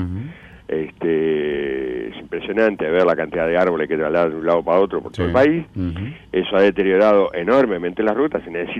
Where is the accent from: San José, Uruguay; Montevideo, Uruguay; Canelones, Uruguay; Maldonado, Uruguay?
Montevideo, Uruguay; yo que nací en Montevideo, en una época, casi toda mi infancia la pasé muy cerca del puerto, ¿no?